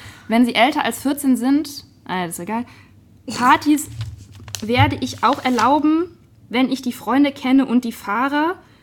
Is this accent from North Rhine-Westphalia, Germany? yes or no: no; Bad Mergentheim, Baden-Württemberg, Germany; das gab es ja bei uns in Bad Mergentheim nicht